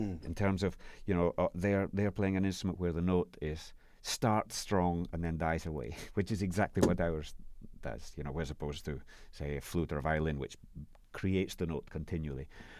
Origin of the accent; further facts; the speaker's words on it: Scotland, United Kingdom; although I'm Scottish.